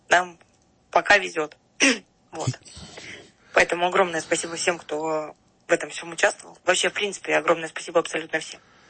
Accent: Debaltseve, Donetsk Oblast, Ukraine; в городе Дебальцево. Зачастую, потому что это мой родной город, я знаю там полностью обстановку всю.

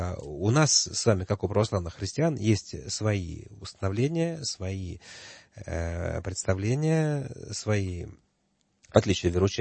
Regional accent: Russia; born there; За то, что мы родились в России, и нас покрестили в детстве, не спросив?

